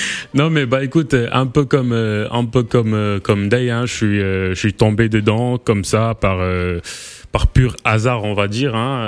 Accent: Senegal

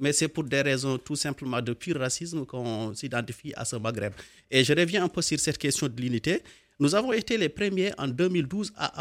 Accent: Mauritania; Nous sommes des Mauritaniens ici.

